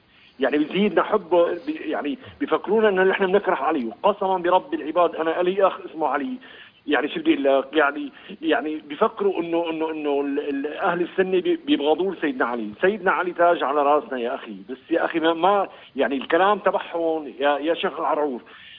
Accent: Medina, Medina Province, Saudi Arabia; أنا من المدينة المنورة والله

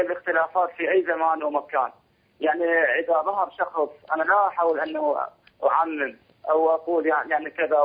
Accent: Iraq; من العراق.

